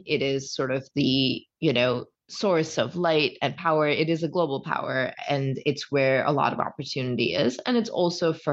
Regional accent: Kerala, India; my relationship to my home state in India of Kerala is much warmer than Sneha's. It's a place that I have a lot of love for. It's a place I have a lot of pride in being from.

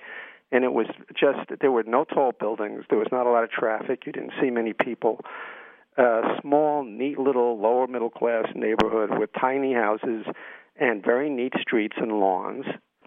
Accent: New York, United States; born there; But by the time I did that, I was still a hick going into the city, even though I was born in New York.

